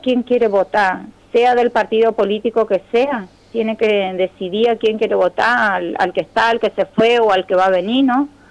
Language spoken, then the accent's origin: Spanish; Chaco, Argentina; Yo soy chaqueña, yo conozco sí. El Chaco.